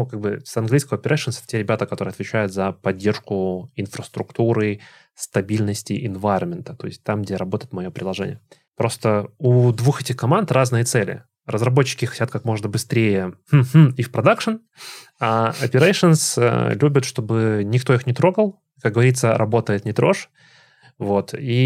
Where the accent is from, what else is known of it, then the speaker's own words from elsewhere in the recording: Belarus; я еще из Беларуси, из Минска. Я вообще из маленького города, но как бы заканчивал университет в Минске